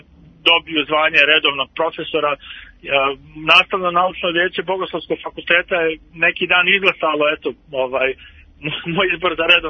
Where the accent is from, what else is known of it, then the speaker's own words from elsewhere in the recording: Republika Srpska, Bosnia & Herzegovina; Mi se za Republiku Srpsku jasno borili da bismo se potpunosti živjeli kao Srbi, kao slobodni ljudi ovdje, i da bismo zapravo Drinu osjećali kao ono što nas povezuje